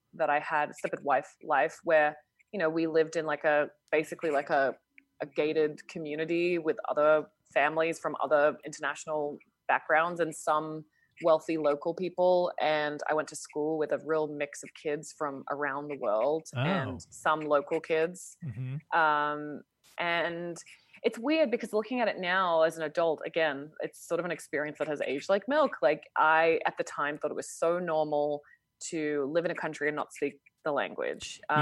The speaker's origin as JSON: {"language": "English", "country": "Australia", "tie": "born there", "said": "I was born in Australia, but that's kind of I am Australian, but that being born actually on the soil of Australia was kind of a fluke move"}